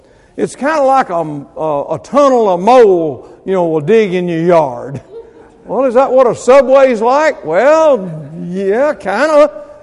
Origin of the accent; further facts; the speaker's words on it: Mississippi, United States; This is not a river from Mississippi, I can tell you right now. Okay? I'm from Mississippi. I've seen those rivers.